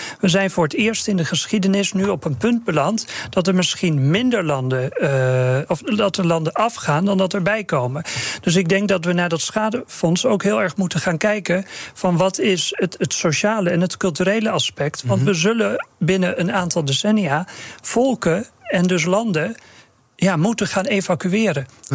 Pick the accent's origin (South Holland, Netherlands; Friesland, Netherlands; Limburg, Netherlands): Friesland, Netherlands; Terschelling; Nou, ik ben opgegroeid op Terschelling.